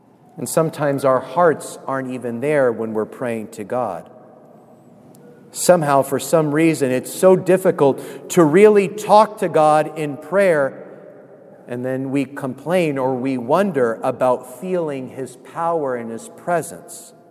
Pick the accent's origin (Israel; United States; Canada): United States; California; Growing up in California, you drive 100 miles, you're going to get milk and to fill up your car on the way back home. It's just how we were out there.